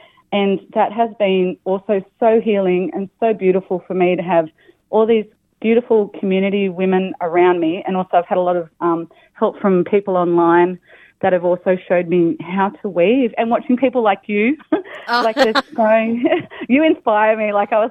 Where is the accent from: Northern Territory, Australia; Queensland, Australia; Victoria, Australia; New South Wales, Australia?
New South Wales, Australia; Lismore; It was really bad here in Lismore. It was then that my connection to country, my home, Lismore, came up.